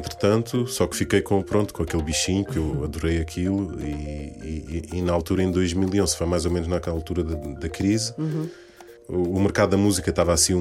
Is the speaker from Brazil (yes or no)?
no; Lisbon, Portugal; born there; eu nasci em Lisboa, mas sou filho de pais moçambicanos.